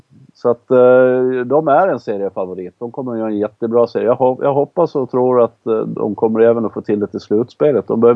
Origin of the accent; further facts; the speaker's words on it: Gotland, Sweden; born there; eftersom jag är född på Gotland